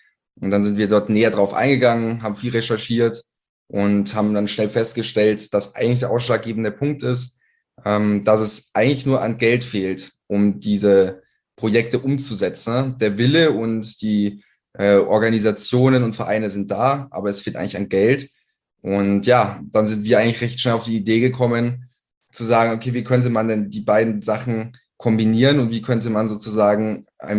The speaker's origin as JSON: {"language": "German", "region": "Bavaria", "country": "Germany", "tie": "born there", "said": "gebürtiger Niederbayer. Bei uns unten gibt es keine Weinberge."}